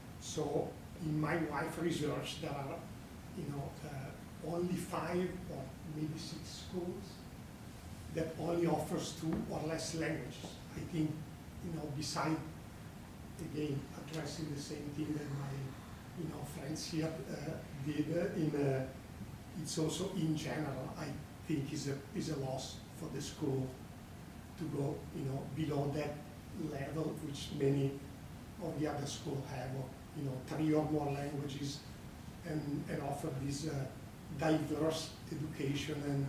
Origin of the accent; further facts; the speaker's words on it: Italy; English is a second language; moved away as an adult; I was born and raised in Italy, so my accent is still